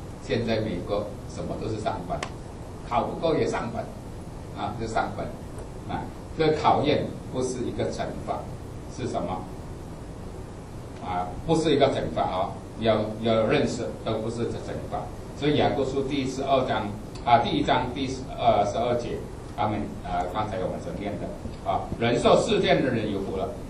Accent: Indonesia; 我们印尼人很喜欢带金，奇怪一点。

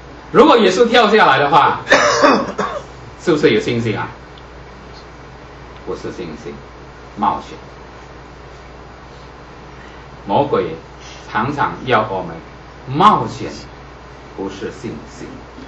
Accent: China; 很多人就说啊，特别我们中国人啊，看你信了耶稣的时候，你不要太迷信啦。

